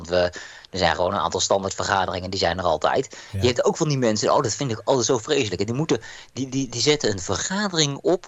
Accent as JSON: {"language": "Dutch", "country": "Netherlands", "said": "ik ben een Nederlander"}